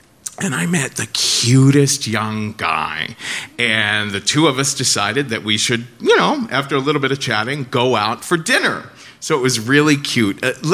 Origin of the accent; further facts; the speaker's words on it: Cincinnati, Ohio, United States; I'm from Cincinnati, so that was a little bit of a dig.